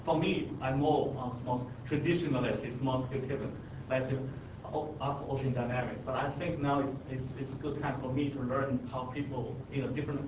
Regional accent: China; I'm from China. I'm a field oceanographer.

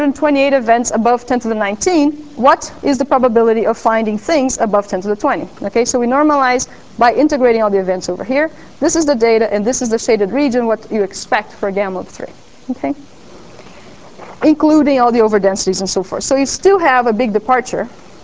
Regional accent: Brazil; I come from Brazil, so I should put it this way.

